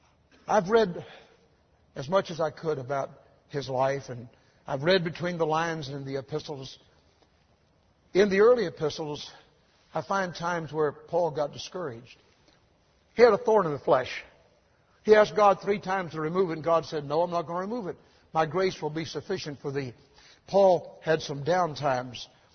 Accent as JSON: {"language": "English", "town": "Louisville", "region": "Kentucky", "country": "United States", "tie": "born or raised there", "said": "I grew up here in Louisville."}